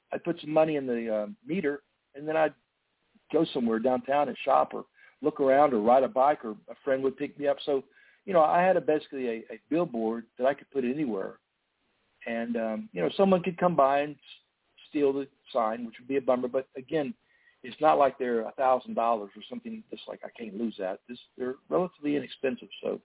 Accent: Pensacola, Florida, United States; I'm from Pensacola.

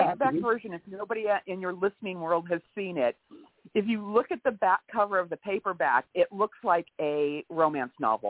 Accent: California, United States; Oh, you know, here I am from California coming back out there

